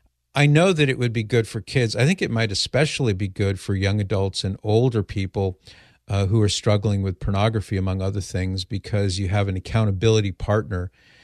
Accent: Mission Viejo, California, United States; I grew up in Mission Viejo.

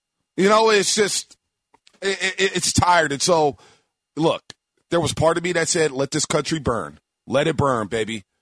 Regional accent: San Francisco, California, United States; but fortunately for me, I grew up in San Francisco, where I was around every single race.

